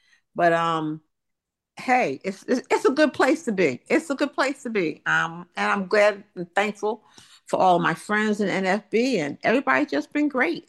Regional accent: New Jersey, United States; I'm from New Jersey.

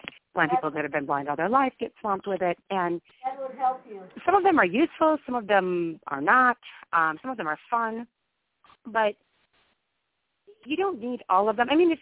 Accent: Watertown, Wisconsin, United States; now in Minnesota, United States; I now live in the great state of Minnesota, but I have lived in several states during my life. I was born in Watertown, Wisconsin in 1972

